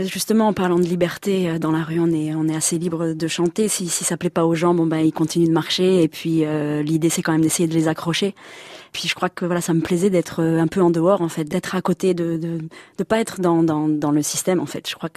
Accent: Occitanie, France; moi je viens de la région de Montpellier, quand je me suis retrouvée dans le métro parisien que je connaissais pas

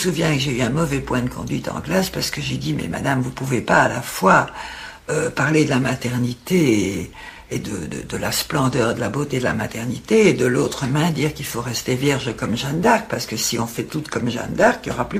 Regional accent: Morocco; Quand j'étais jeune, que j'étais au Maroc, il y avait toute une espèce de mythification de la mère.

